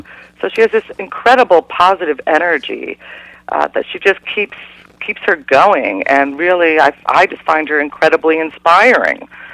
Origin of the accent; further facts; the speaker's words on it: Cincinnati, Ohio, United States; but I grew up in Cincinnati